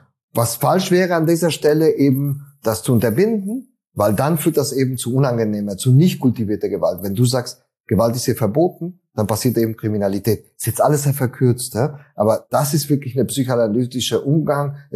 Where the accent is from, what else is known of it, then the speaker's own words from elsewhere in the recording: Argentina; ich bin ja selbst auch Migrant, weißt du, ich bin ja in Argentinien aufgewachsen